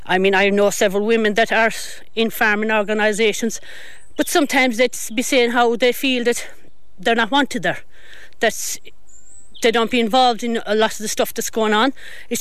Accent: Ballyheigue, Munster, Ireland; No, I didn't grow up in a farm family. I came from Ballyheigh myself

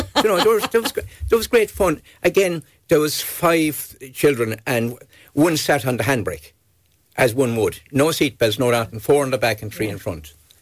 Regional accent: Munster, Ireland; Yeah, I grew up in Tipperary.

